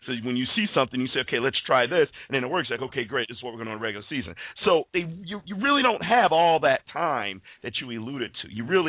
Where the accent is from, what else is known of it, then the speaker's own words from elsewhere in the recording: Australia; I'm an Australian fan, and although I follow the Redskins, I am not anti-Dallas.